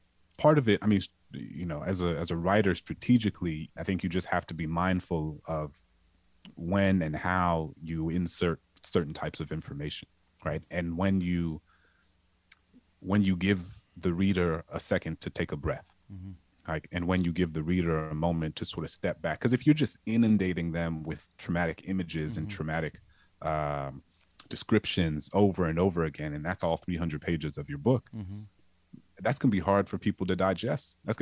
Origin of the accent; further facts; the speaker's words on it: New Orleans, Louisiana, United States; growing up in New Orleans, I felt that too. There was a sort of paralysis.